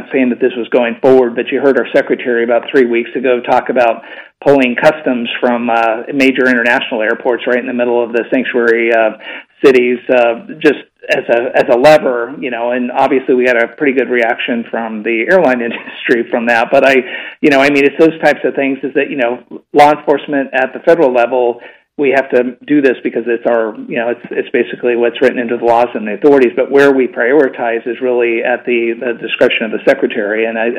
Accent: California, United States; I'm from California.

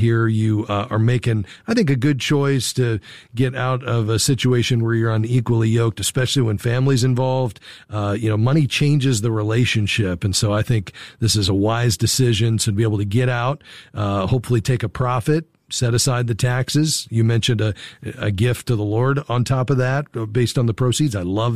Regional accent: Fort Lauderdale, Florida, United States; Well, let's head to Fort Lauderdale, Florida, my hometown.

